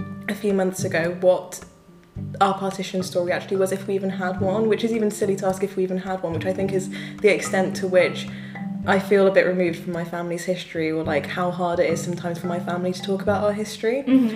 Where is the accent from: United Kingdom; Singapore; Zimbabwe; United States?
United Kingdom; Birmingham, West Midlands; So, like, as people probably know, we are from Birmingham